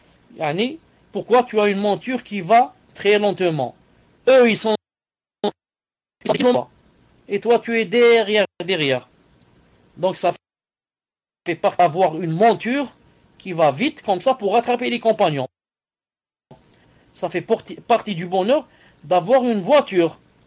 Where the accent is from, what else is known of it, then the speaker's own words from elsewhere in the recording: Algeria; je l'ai remarqué chez nous en Algérie. En Algérie, jamais on avait besoin de climatiseur.